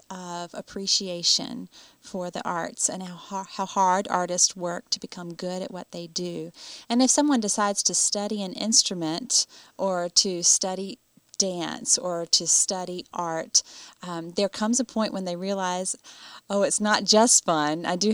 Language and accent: English; Greenwood, United States; Well, I was born in Greenwood. My father was a pastor, and we moved away a few times, but we always found our way back to Greenwood.